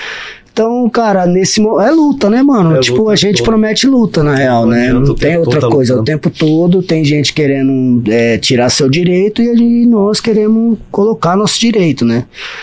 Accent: Barão de Melgaço, Mato Grosso, Brazil; E eu venho do Barão do Melgaço, né, cara? Venho aí da... Vem da beira do rio também.

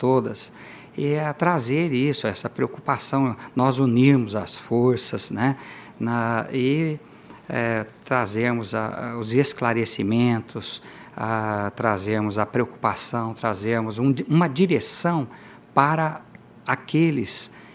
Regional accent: Mato Grosso, Brazil; já estou aqui desde 2000, sou pantaneiro.

